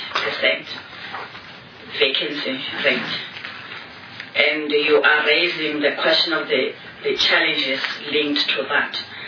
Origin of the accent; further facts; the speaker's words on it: Gauteng, South Africa; I'm from Gauteng, and I'm deployed at an area